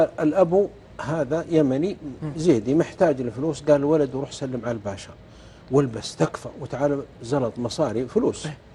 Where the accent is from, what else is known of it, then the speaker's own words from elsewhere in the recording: Saudi Arabia; هو مطوع في أيضا في ناحية من النواحي عندنا في السعودية